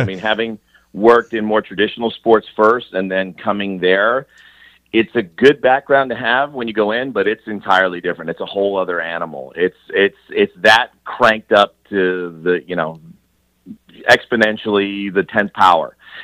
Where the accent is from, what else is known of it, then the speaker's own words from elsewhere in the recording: New Jersey, United States; I grew up in New Jersey, so college sports wasn't really a big deal.